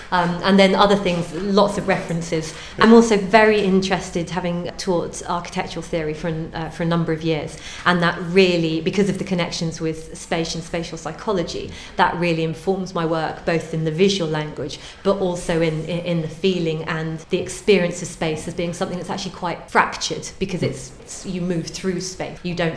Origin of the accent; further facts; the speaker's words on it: Cambridge, East of England, United Kingdom; I grew up in Cambridge. So I did my foundation at CRC, and then after that got onto a course in London, and I've only just moved back to Cambridge